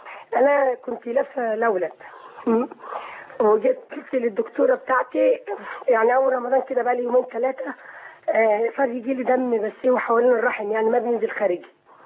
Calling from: Jordan; معلش يا شيخ انا بكلمك من الاردن

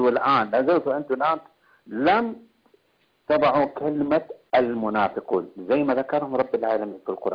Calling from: Saudi Arabia; من السعودية.

